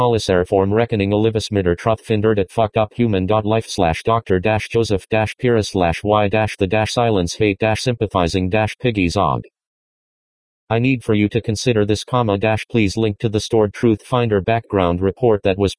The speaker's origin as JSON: {"language": "English", "town": "San Bernardino", "region": "California", "country": "United States", "tie": "born or raised there", "also_born_or_lived": "Denver, United States", "said": "All the way through and back to Denver, Colorado prior to my return to my hometown of San Bernardino in July of 2017."}